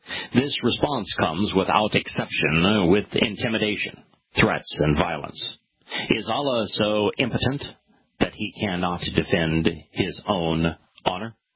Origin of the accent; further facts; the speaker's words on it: United States; You know, I'm an American.